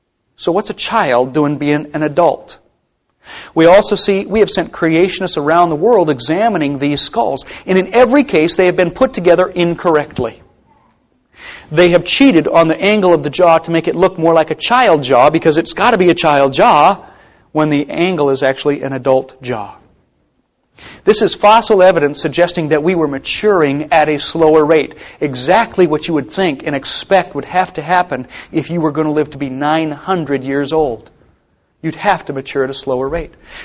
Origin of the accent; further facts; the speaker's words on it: Plentywood, Montana, United States; My hometown of Plentywood, Montana. When I was growing up there, there was a border patrolman who moved into town